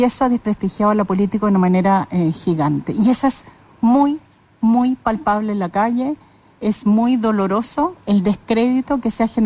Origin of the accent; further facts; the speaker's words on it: Chile; Bueno, no soy la única chilena que está pendiente de efectivamente lo que ocurrió en estos días.